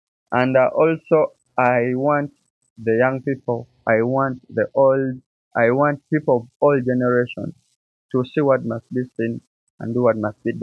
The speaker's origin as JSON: {"language": "English", "country": "Uganda", "said": "I come from Uganda."}